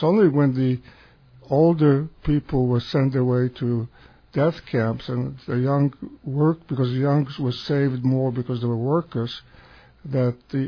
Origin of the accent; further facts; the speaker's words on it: Poland; I come from Poland, and in Poland nobody had arms.